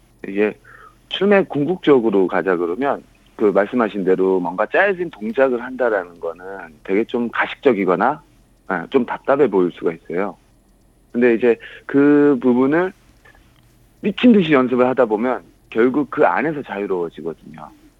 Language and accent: Korean; Wando, South Jeolla, South Korea; now in Seoul, South Korea; 저는 이제 고향이 전남 완도예요. 그래서 저 시골 청년인데 이제 꿈을 안고 서울에 와서 이제 백업 댄서가 되었습니다.